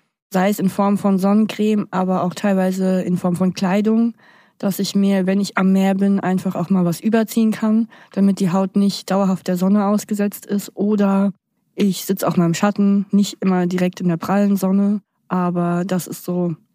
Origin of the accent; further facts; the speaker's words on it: Germany; ich bin 25 Jahre alt, komme aus Deutschland